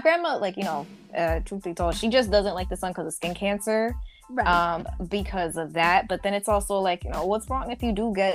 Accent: United States; obviously I'm also American. I grew up here.

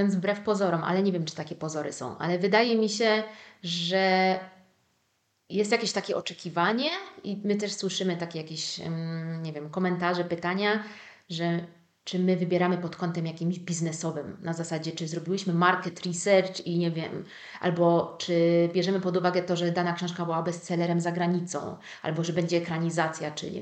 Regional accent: Szczecin, West Pomeranian Voivodeship, Poland; ja jestem ze Szczecina na przykład

